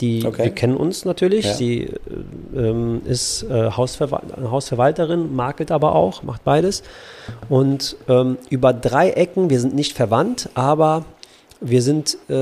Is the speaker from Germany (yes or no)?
no; Poland; Verschiedene Regionen, verschiedene Dialekte. Und es gibt in Polen auch so zwei Regionen, ja, ich will nicht sagen, die verstehen sich nicht, weil das ist Quatsch.